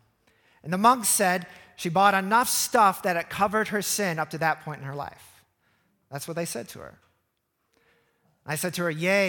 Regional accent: Iowa, United States; also born or lived in Cambodia; I'm from Iowa. And our family's got to move from the cornfields of Iowa to Cambodia in 2009 and out to the rice fields, which also felt a little bit strangely familiar.

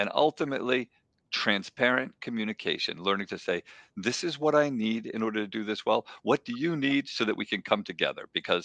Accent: Colebrook, New Hampshire, United States; also born or lived in Nashua; You know, I grew up here in New Hampshire. I was born in Nashua, grew up in Colebrook, so I kind of covered both ends.

